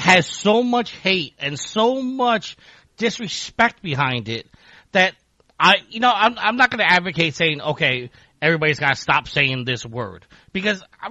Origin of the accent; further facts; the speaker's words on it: Ireland; Yes, I am Irish.